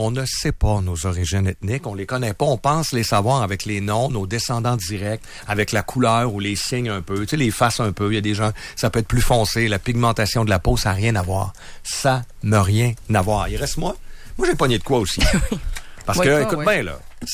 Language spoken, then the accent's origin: French; England, United Kingdom; French is a second language; c'est parce que je suis anglais.